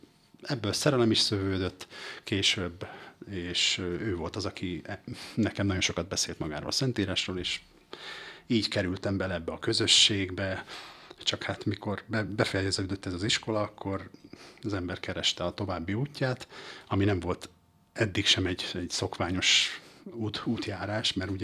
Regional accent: Martonvásár, Fejér, Hungary; ahol felnőttem, ahogy említetted, Martonvásár volt ez a település, tőlünk nem messze, innen Budapestről 30 kilométer

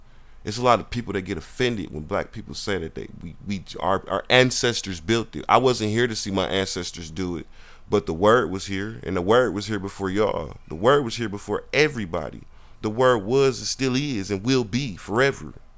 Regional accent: Milwaukee, Wisconsin, United States; I'm from Milwaukee. I know all about that.

